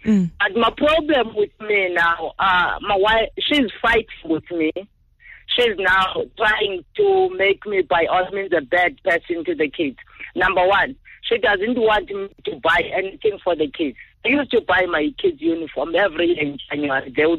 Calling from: Western Cape, South Africa; from Southern Cape.

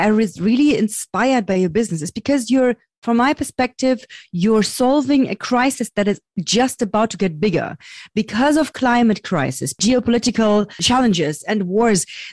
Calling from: Berlin, Germany; I'm calling from Berlin, Germany.

